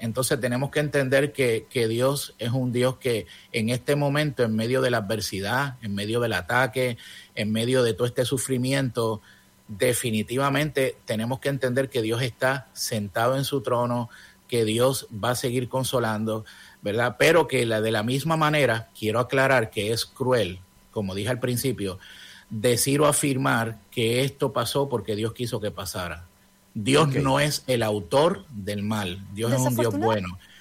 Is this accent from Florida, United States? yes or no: yes; Florida, United States; Yo soy del condado de Seminole County.